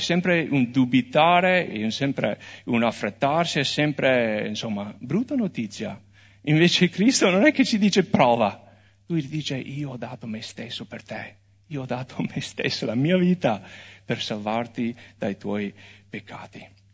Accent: United States; now in Italy; io non sono italiano, sono americano, sono qua in Italia con un permesso di soggiorno, non ho ancora la cittadinanza.

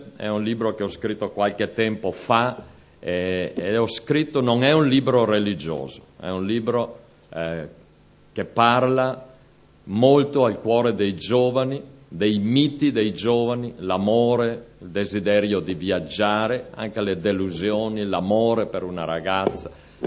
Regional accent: Cismon del Grappa, Veneto, Italy; Allora non sono l'unico che Dio ha salvato dei veneti. Anche se devo dirmi che nella mia formazione ero cresciuto sì là a Cismon, spesso in montagna

